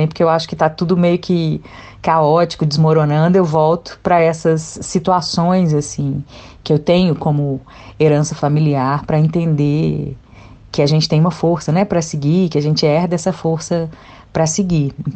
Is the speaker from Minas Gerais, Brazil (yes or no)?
yes; Belo Horizonte, Minas Gerais, Brazil; also born or lived in Ituiutaba; A gente veio para cá, eu tinha menos de 3 anos de idade. Então, sou praticamente criada em Belo Horizonte e muito com conexões com essas famílias do interior, né? Minha mãe é nascida lá no Triângulo